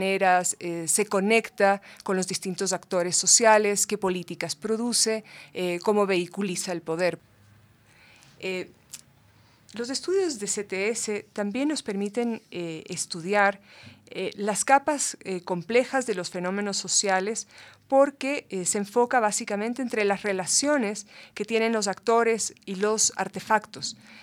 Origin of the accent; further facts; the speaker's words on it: Ecuador; nuestra inserción como Ecuador, como academia ecuatoriana, más bien es muy reciente.